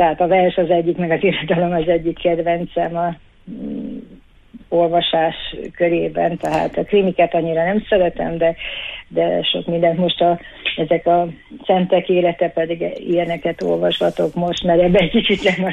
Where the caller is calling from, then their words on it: Sárospatak, Borsod-Abaúj-Zemplén, Hungary; Sárospatakról vagyok